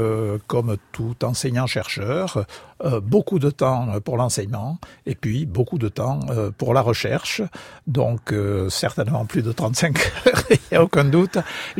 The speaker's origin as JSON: {"language": "French", "region": "South-West France", "country": "France", "said": "il vous échappe pas que je suis du Sud-Ouest"}